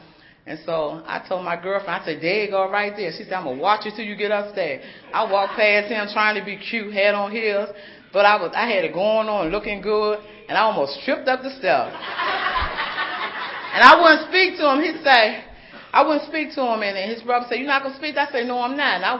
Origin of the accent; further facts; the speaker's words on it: Washington, District of Columbia, United States; And I come from Washington, D.C., and I grew up where they just go and hold grudges all the time, okay?